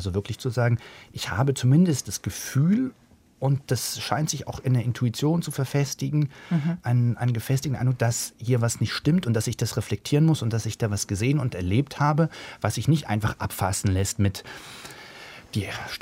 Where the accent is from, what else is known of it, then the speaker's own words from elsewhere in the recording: Hamburg, Germany; ich bin in einer Arbeitersiedlung in Hamburg aufgewachsen.